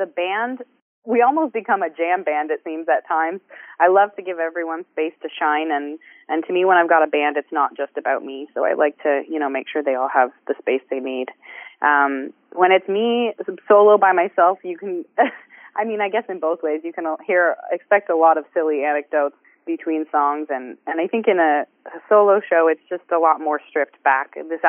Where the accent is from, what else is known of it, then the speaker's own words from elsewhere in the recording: Waterdown, Ontario, Canada; Yeah, so I run an open mic in my hometown, Waterdown, Ontario, twice a month.